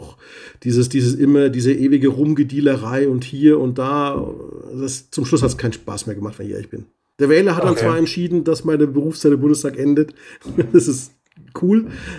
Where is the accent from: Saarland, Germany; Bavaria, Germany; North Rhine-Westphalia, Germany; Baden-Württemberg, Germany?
Bavaria, Germany; ich bin Bayer